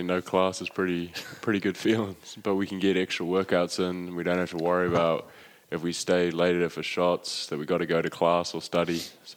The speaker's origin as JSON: {"language": "English", "region": "Auckland", "country": "New Zealand", "tie": "born or raised there", "said": "we go from Auckland, my hometown, we go through either LA, San Fran, or now Houston"}